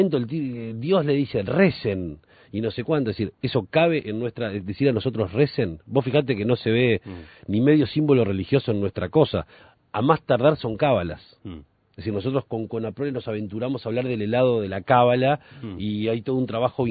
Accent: Uruguay; como somos uruguayos, compramos abajo y lo ponemos en el frigobar

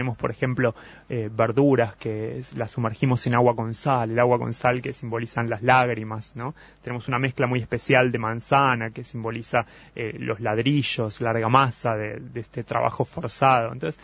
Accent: Argentina; now in Uruguay; yo soy argentino, estoy aquí en Uruguay hace 3 años

